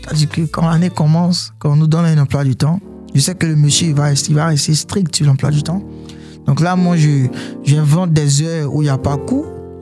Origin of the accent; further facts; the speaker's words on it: Abidjan, Côte d’Ivoire; Après, en Côte d'Ivoire, où là, j'ai passé la majeure partie de mon enfance, précisément à Abidjan, dans la commune de Yopougon. J'ai été formé en tant que garçon, quoi. C'est là que je suis parti à l'école, au collège, l'école William Ponty de Yopougon.